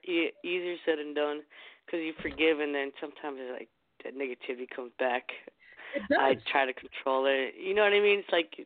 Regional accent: New Jersey, United States; New Jersey.

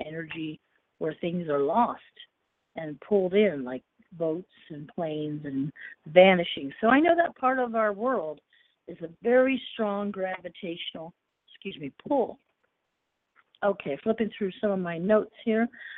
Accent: Ohio, United States; I'm from Ohio originally, so it's a little window, so enjoy it.

